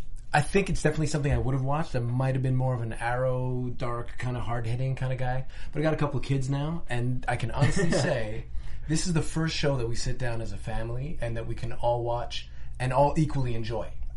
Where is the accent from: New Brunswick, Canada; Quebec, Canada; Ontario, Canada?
Quebec, Canada; Montreal; But yeah, I'm from Montreal originally.